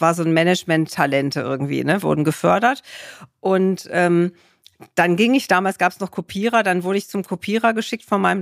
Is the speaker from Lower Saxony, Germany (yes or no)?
yes; Hanover, Lower Saxony, Germany; Ich bin aus Hannover